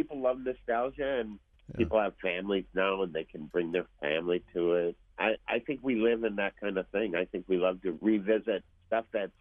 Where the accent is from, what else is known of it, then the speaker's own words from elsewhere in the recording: Midwest, United States; I'm really a Midwesterner at heart.